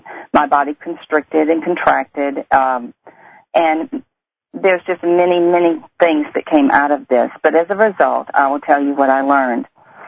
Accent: Louisiana, United States; accent: Deep South; If you can't tell by the accent, I come from the Deep South, from the Bible Belt, and I grew up in Louisiana on a farm.

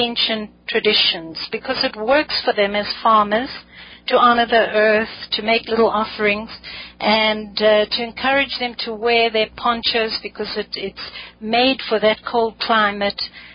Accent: South Africa; I come from South Africa

